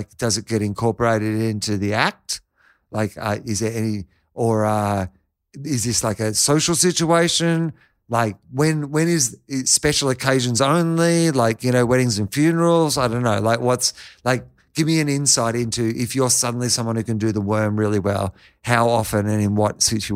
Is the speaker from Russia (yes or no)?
yes; Russia; I grew up in Russia. I'd never heard of ….